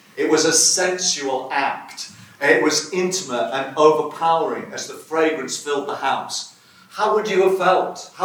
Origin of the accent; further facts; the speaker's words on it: Barrow, North West England, United Kingdom; I'm preaching in a few weeks' time in the church I grew up in Barrow